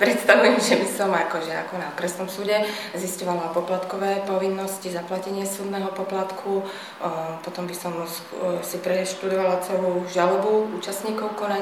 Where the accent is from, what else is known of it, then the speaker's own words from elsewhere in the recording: Košice, Košice Region, Slovakia; pochádzam z Košic.